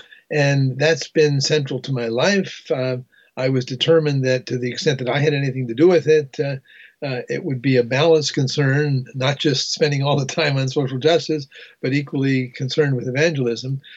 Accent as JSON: {"language": "English", "country": "Canada", "tie": "born or raised there", "said": "I grew up in Canada."}